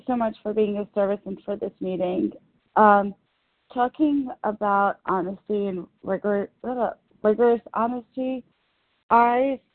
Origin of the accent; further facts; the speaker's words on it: New York, United States; from New York